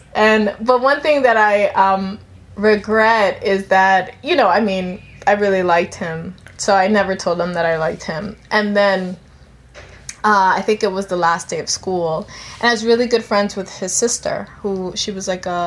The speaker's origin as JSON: {"language": "English", "town": "Philadelphia", "region": "Pennsylvania", "country": "United States", "said": "So I'm from South Philadelphia, with roots in South America and the Caribbean."}